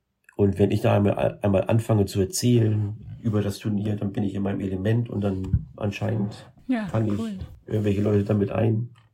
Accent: Eistrup, Germany; Und ich selber bin jetzt 58 und ich bin aus dem Ort nicht rausgekommen. Ich sage immer, ich bin Landei, aber hier fühle ich mich wohl. … ist durchaus ein Begriff in der einen oder anderen Ecke hier in Eistrup.

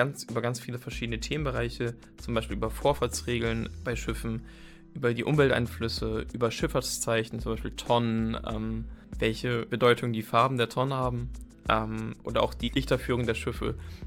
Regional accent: Bremerhaven, Bremen, Germany; born there; weil ich gebürtig aus Bremerhaven komme und dadurch halt die Nähe zum Meer habe.

